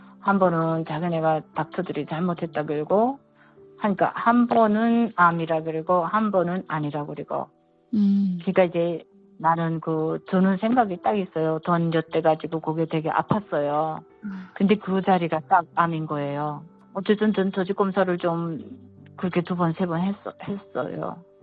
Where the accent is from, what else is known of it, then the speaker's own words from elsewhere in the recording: North Korea; 제가 탈북자고